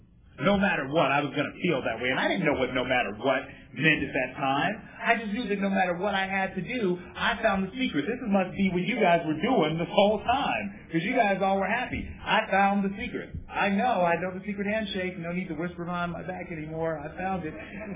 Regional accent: Los Angeles, California, United States; I'm from Los Angeles, and my mom lived in predominantly white neighborhoods in Los Angeles, and my dad lived in Watts, L.A.

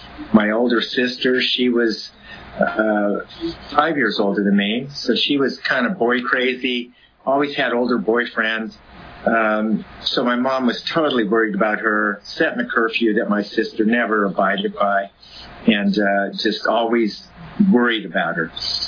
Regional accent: Visalia, California, United States; also born or lived in Hanford; I was born in Hanford, grew up over there. My mom and my dad had already separated and divorced before we moved to Visalia. So I was probably 5 or 6 years old when that happened.

